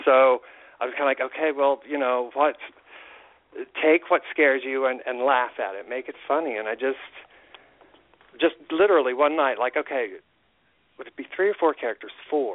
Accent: Indiana, United States; when I grew up in Indiana, I felt like a lot of my creativity sprung from the fact that I was felt stifled and bored and suffocated.

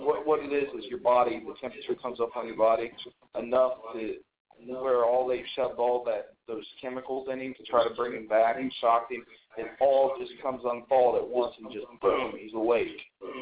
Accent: Marengo, Ohio, United States; also born or lived in Columbus; I was born in Columbus, Ohio, and I moved to Marengo, Ohio

